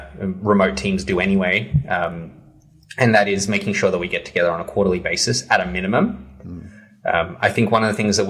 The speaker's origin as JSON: {"language": "English", "country": "Australia", "said": "I'm Australian."}